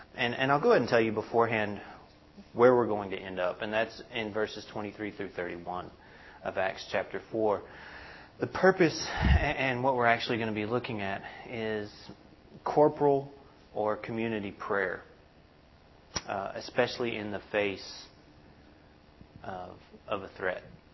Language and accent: English; Texas, United States; I was born in East Texas and raised in Baptist churches.